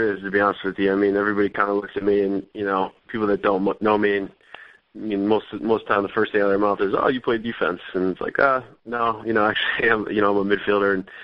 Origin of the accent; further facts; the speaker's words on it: Cleveland, Ohio, United States; that's just kind of the nature of, you know, growing up in Cleveland, Ohio back